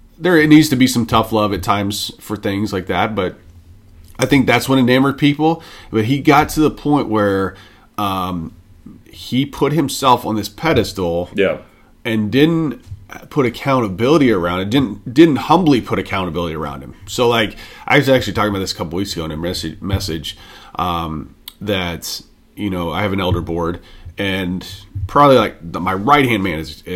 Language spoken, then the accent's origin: English; the South, United States; But like where I grew up in the South, they're about just like kind of go along with things.